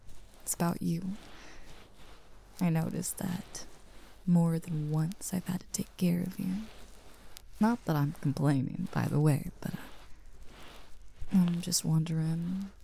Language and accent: English; the South, United States; I'm from the South, so it's hot as hell every summer and thereon.